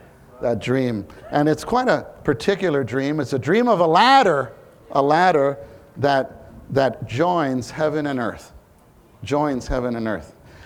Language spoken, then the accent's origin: English; Brooklyn, New York, United States; also born or lived in Southern California; I was born and raised in Brooklyn. I was raised in this city. For all my years, my whole life has been here, except for a brief 2.5-year period where I was in Southern California.